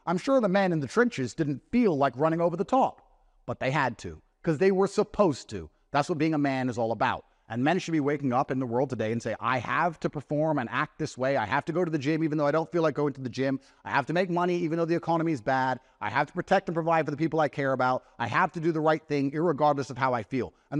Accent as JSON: {"language": "English", "town": "Luton", "region": "East of England", "country": "United Kingdom", "tie": "born or raised there", "said": "I grew up in Luton, I grew up in a council estate, single mother household."}